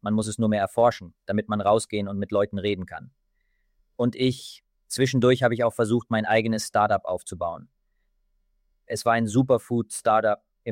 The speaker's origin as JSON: {"language": "German", "country": "India", "tie": "born or raised there", "second_language": "German", "moved": "as an adult", "lives_now": "Germany", "said": "Also im Grunde habe ich Maschinenbau in Mumbai studiert. Ich bin in Indien aufgewachsen. Ich lebe jetzt seit fast 15 Jahren in Deutschland."}